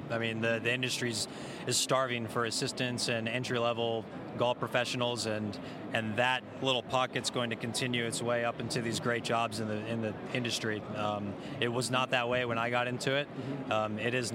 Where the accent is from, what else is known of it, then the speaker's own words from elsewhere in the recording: Minnesota, United States; Yeah, I'm from Minnesota originally, and I did kind of a national search trying to figure out where I wanted to do one of these programs.